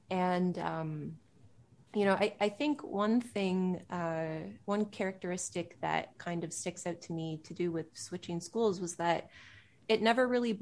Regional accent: Pickering, Ontario, Canada; So I grew up in Pickering, east of Toronto.

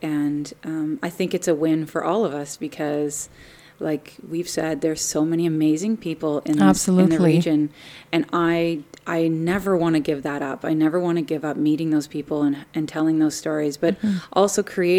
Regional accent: Waterloo, Ontario, Canada; also born or lived in Toronto; I lived in Waterloo. I grew up in Waterloo region. And then I went to London to go to school. And then I lived in Toronto for 10 years when I worked at CTV.

